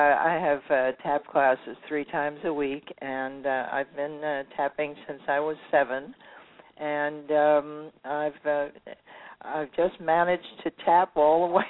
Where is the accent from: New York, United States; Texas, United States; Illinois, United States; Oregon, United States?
New York, United States; Brooklyn; born there; I was born in Brooklyn